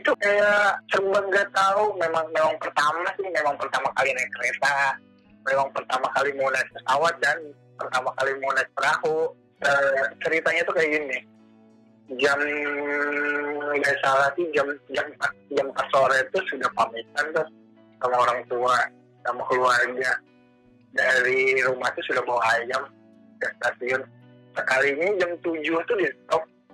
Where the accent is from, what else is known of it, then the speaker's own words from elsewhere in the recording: Pageragung, West Java, Indonesia; saya lahir di kota di Kabupaten Tasikmalaya, tepatnya di Kampung Pageragung, Kecamatan Pageragung. Sekolah saya SD di SD 2 Pageragung.